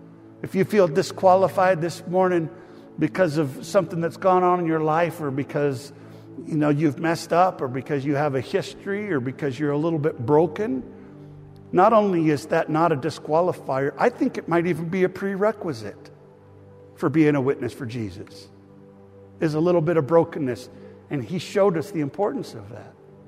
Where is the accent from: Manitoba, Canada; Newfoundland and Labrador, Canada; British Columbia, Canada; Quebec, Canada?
British Columbia, Canada; Vancouver; I grew up in Vancouver.